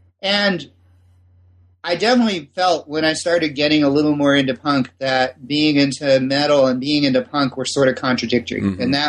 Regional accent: Simi Valley, California, United States; Well, I am a product of the Southern California suburbs. I was born and raised in Simi Valley, California.

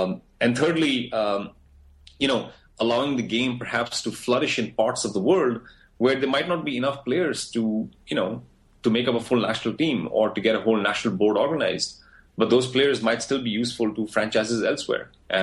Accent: India; now in United States; I now have an American passport. I travel back to India when I can, but I pay taxes in the U.S. I'm an American citizen.

